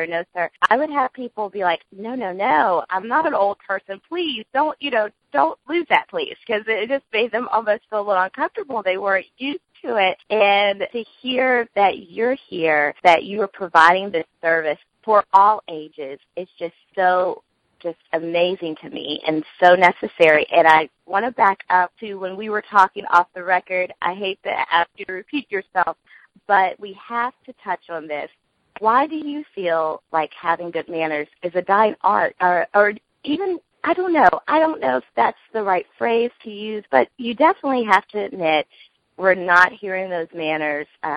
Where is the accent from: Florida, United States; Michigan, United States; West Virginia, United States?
West Virginia, United States; This just makes me so excited because I am from West Virginia